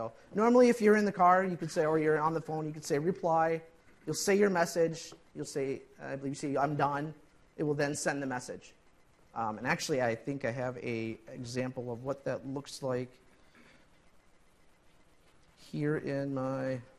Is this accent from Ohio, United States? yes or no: no; Minnesota, United States; accent: Minnesota; It also could be my Minnesota accent.